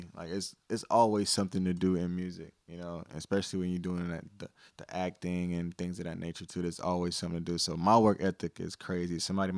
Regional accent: North Carolina, United States; also born or lived in New Jersey; Yeah, well, you know, I was born in Jersey, raised in North Carolina. So, I've been pretty much back and forth my whole life.

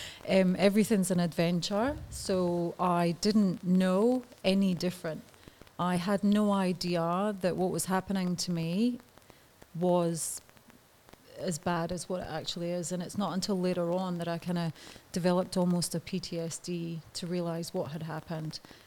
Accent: Edinburgh, Scotland, United Kingdom; born there; I was born in Edinburgh. So I was born in Scotland.

